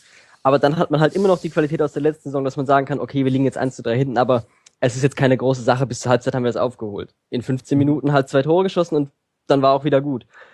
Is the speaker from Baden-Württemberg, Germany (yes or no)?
yes; Hoffenheim, Baden-Württemberg, Germany; Das heißt, ich bin in Hoffenheim aufgewachsen.